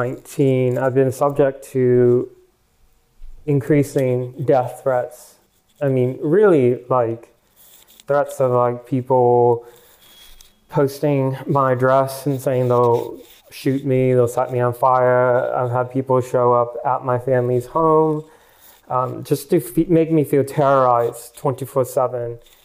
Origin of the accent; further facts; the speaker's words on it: Portland, Oregon, United States; moved away as an adult; I didn't want to leave. I mean, this is, Portland is my hometown